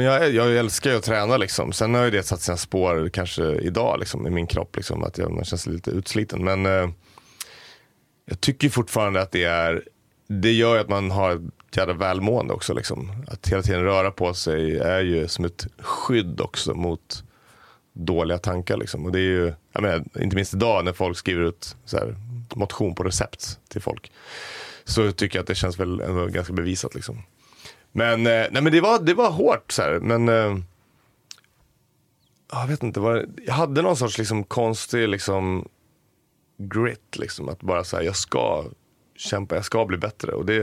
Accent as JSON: {"language": "Swedish", "town": "Västerås", "region": "Västmanland County", "country": "Sweden", "lives_now": "Stockholm, Sweden", "said": "jag kom från Västerås från början. Tänkte att när jag flyttade till Stockholm, då kommer ju det släppa."}